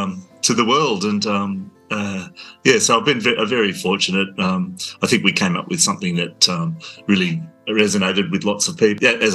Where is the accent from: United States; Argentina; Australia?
Australia; because I'm Australian, I started thinking, oh, okay, so as an Australian, I could do this maybe. I was like 13.